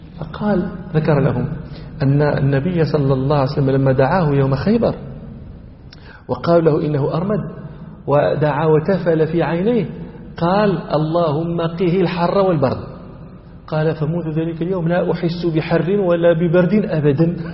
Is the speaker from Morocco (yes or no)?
yes; Morocco; البرد عندنا في المغرب يكون البرد شديدا